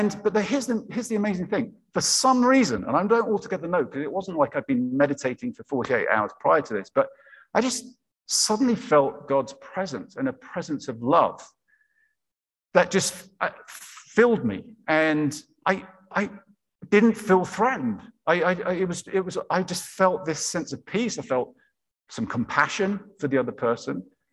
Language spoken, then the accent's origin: English; England, United Kingdom; moved away as an adult; also born or lived in Cincinnati, United States; used to be a pastor in Cincinnati, Ohio, spent some really wonderful 7 years there, and then went back to England, my home country